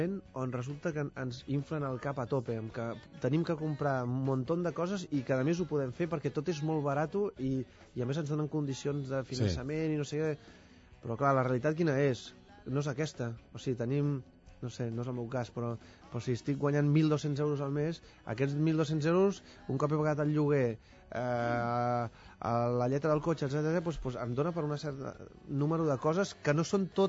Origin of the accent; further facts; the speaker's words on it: Aragon, Spain; accent: patuès; Jo soc mig català, mig aragonès, i m'encanta la jota. I això és una jota aragonesa cantada en patuès. El patuès és de la zona d'on jo soc, com un dialecte del català, no?